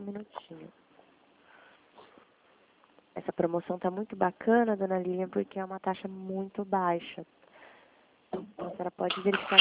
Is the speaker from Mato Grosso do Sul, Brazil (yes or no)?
yes; Dourados, Mato Grosso do Sul, Brazil; Eu sou de Dourados, Mato Grosso do Sul